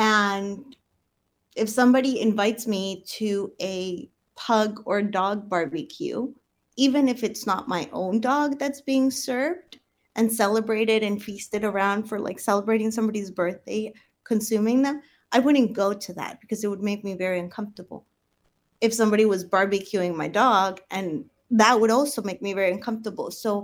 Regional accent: Colombia; English is a second language; I'm from Colombia, and my family was always trying to find ways to socialize.

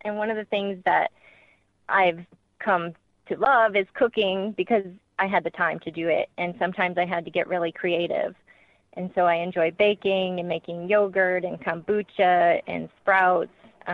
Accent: Detroit, Michigan, United States; So I was originally from Detroit. I am not a sailor by background at all.

